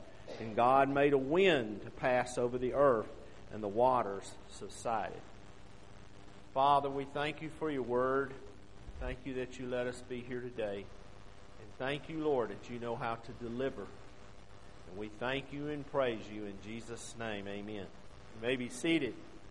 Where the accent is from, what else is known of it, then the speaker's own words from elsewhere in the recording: Mississippi, United States; also born or lived in Alabama; Now, I growing up in Mississippi, our average rainfall is somewhere between 60 and 80 inches a year.